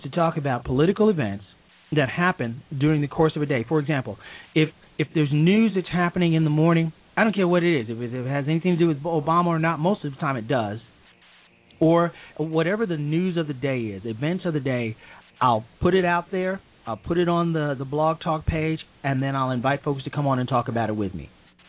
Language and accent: English; United States; I'm American. And I'm concerned about America, and I'm concerned about where this country is going.